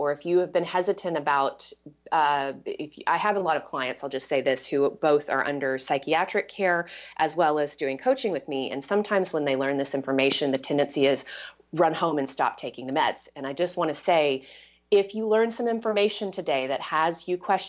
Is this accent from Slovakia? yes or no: no; Texas, United States; most of my listeners know I was raised in Texas